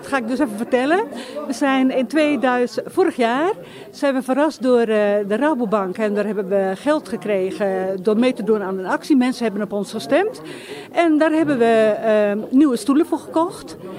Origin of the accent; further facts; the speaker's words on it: Urk, Flevoland, Netherlands; Nou, ik kom uit Urk en ik was op visite in Urk.